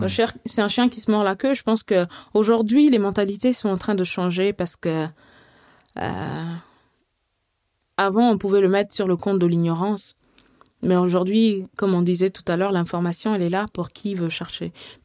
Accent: Mali; Moi, je viens du Mali et notre monnaie, c'est le franc CFA.

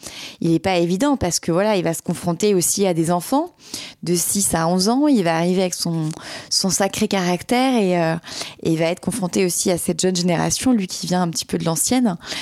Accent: Plescop, Brittany, France; Je suis originaire de Plescop, c'est une petite ville à côté de Vannes.

